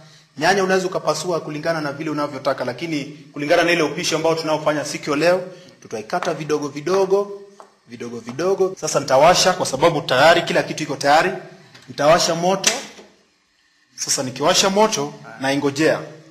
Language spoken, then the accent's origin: Swahili; Nairobi, Kenya; na sisi wote tunatoka Nairobi, Kenya.